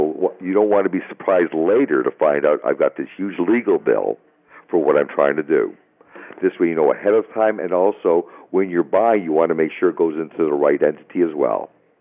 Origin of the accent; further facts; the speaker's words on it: Toronto, Ontario, Canada; I was born in Toronto, lived here all my life.